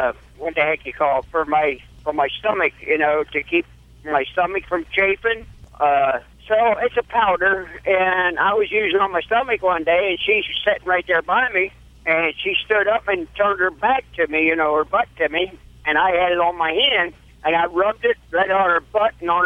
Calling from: Windsor, New York, United States; I'm over here in Windsor, New York.

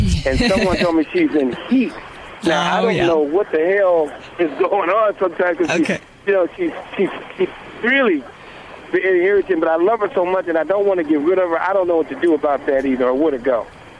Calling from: Englewood, California, United States; Right now I'm in Englewood.

